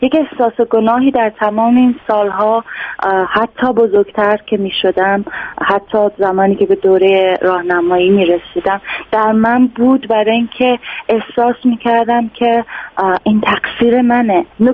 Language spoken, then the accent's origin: Persian; Iran; now in Canada; بعد از خروج از ایران من اومدم به کانادا